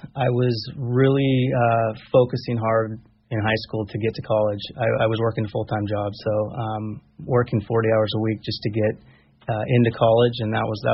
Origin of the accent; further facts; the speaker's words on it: Davis, California, United States; also born or lived in Seattle; I was born and raised in Davis and went to Davis High.